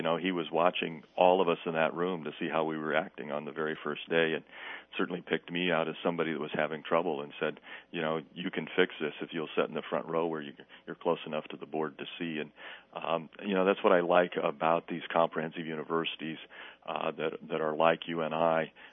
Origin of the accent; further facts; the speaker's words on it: Holstein, Iowa, United States; also born or lived in Estherville; I was born in Estherville. But spent most of my youth in the town of Holstein.